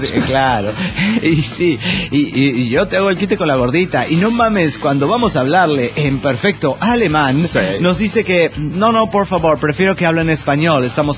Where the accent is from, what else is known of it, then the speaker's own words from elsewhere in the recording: Monterrey, Nuevo León, Mexico; born there; now in Guadalupe, Mexico; no vivo en Monterrey, como he creído toda mi larga vida. De ver en Google Maps hace unos días, resulta que vivo en Guadalupe, pero nací en Monterrey.